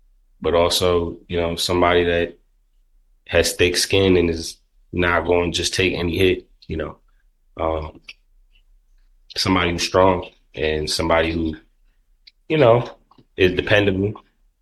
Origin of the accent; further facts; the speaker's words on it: New York, United States; moved away; I'm the third of four kids, and the only one that's left the state. So I'm from New York, so all my family's still back up there.